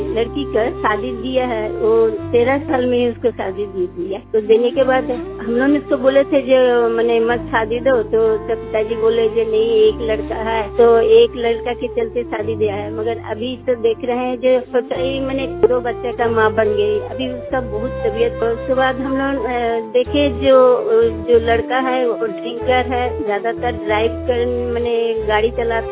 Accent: Digha, India; मेरा गांव का नाम दीघा है, ब्लॉक है घाट जिला।

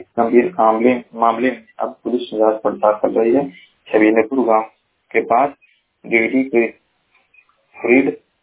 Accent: Maharajganj, Uttar Pradesh, India; मैं जिला महाराजगंज का निवासी हूँ।

